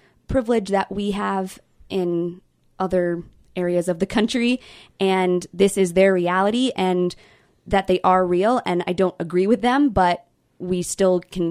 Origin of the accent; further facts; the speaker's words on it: Seattle, Washington, United States; Is I'm from Seattle, Washington, and I went to school in Oklahoma City, which was a big jump for me culturally.